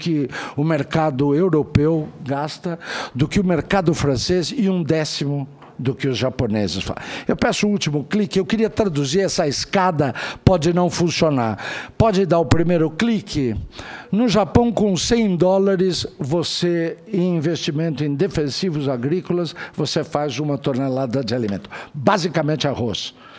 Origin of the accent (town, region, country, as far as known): Brazil